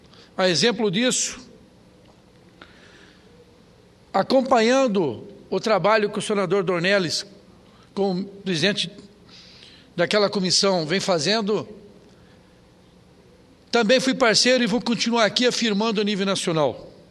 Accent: Maravilha, Santa Catarina, Brazil; also born or lived in Concórdia; Eu, que sou oriundo de Santa Catarina, nasci em Concórdia e me criei na cidade de Maravilha, que é a capital da criança

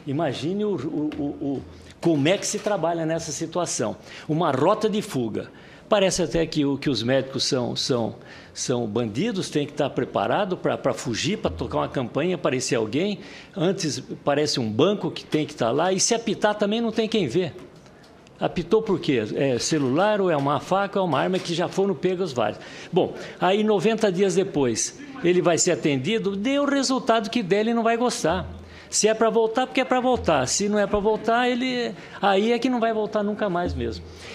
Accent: Paraná, Brazil; Hoje, em Curitiba, que eu sou do Paraná

